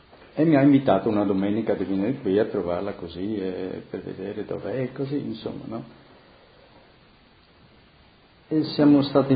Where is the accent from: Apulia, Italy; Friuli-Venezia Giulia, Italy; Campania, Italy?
Friuli-Venezia Giulia, Italy; Adegliacco; also born or lived in Zurich; Era di Adegliacco, sì, del paese di Adegliacco, nel comune di Tavagnaco, era 300 metri distante da me. Sì, il mio paese è Adegliacco proprio, no?